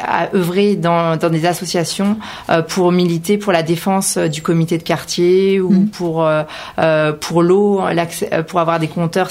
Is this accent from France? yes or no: yes; Argenteuil, Île-de-France, France; Et je viens d'Argenteuil.